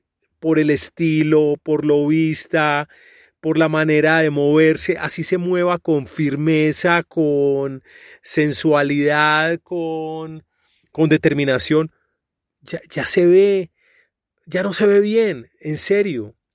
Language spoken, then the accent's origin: Spanish; Colombia; yo como colombiano, uno como que quiere que le vaya bien